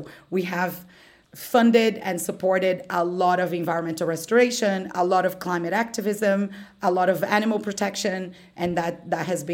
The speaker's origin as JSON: {"language": "English", "country": "Brazil", "second_language": "English", "moved": "yes", "lives_now": "United Kingdom", "said": "I'm from Brazil originally"}